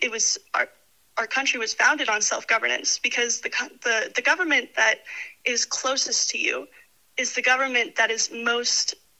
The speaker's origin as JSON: {"language": "English", "region": "Wyoming", "country": "United States", "said": "Well, I'm from Wyoming. I care about Wyoming. It's deeply ingrained in me."}